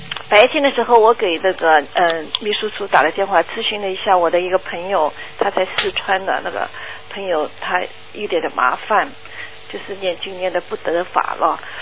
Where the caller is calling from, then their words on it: Melbourne, Victoria, Australia; 我从墨尔本打过来给你。